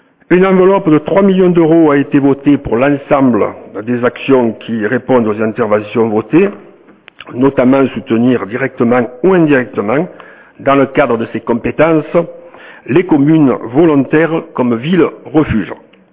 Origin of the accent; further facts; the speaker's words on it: France; chez nous en France ou ailleurs de par le monde